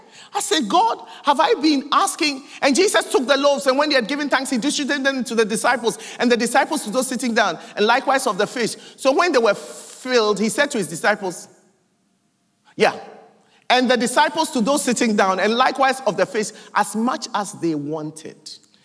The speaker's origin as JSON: {"language": "English", "country": "Ghana", "said": "Now, I'm from Ghana. I'm a migrant. I live in another person's country."}